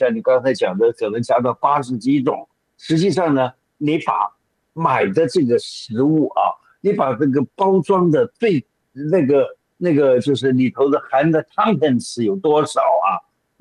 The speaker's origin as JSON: {"language": "Chinese", "region": "southern China", "country": "China", "said": "我自己呢，虽然说不是北方人，我是南方人"}